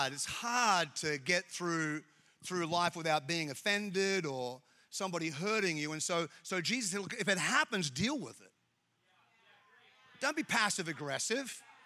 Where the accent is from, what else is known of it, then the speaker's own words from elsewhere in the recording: Australia; now in United States; Now, I'm an Australian, you know, Chinese Australian, but I'm an Australian. And I live in America